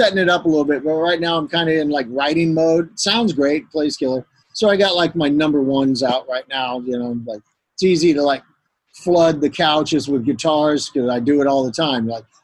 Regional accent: Richmond, California, United States; I grew up in Richmond, California, and I was surrounded

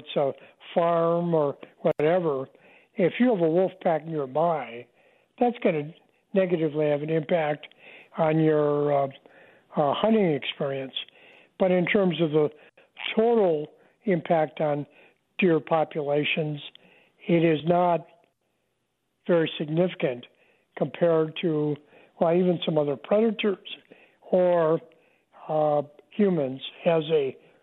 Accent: New Holstein, Wisconsin, United States; I think by the history of where I grew up in New Holstein and Kahneman County, when the settlers got there, there were wolves

